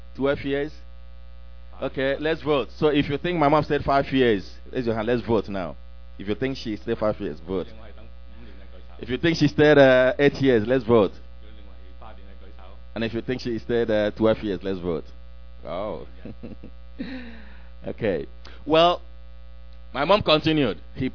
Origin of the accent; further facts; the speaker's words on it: Nigeria; I come from Nigeria.